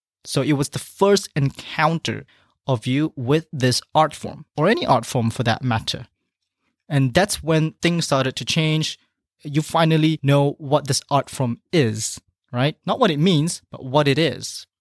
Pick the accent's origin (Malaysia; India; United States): Malaysia; back in my home country of Malaysia